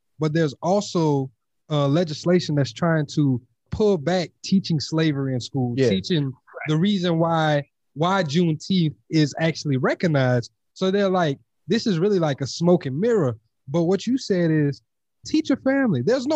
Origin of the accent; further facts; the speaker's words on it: Louisiana, United States; I'm originally from Louisiana, though, so...